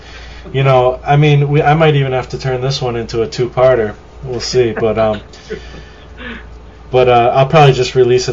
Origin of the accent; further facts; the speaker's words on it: United States; growing up in America and how people seem to view it here, I don't know how it is in other countries